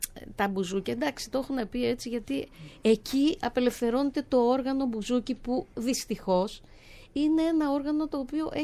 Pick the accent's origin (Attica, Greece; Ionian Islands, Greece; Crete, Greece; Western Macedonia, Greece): Crete, Greece; Heraklion; Εγώ είμαι από το Ηράκλειο, βέβαια, αλλά είμαστε πατριώτες.